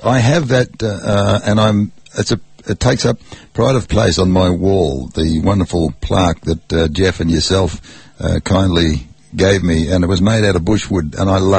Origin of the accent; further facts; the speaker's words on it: Fremantle, Western Australia, Australia; Okay, that's my hometown where I was brought up, and a lot of wonderful memories there.